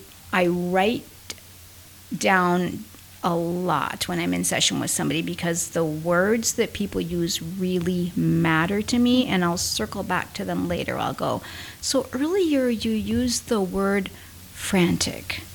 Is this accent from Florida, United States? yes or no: no; Montana, United States; maybe this is because I'm from Montana and Glacier National Park is right outside my dining room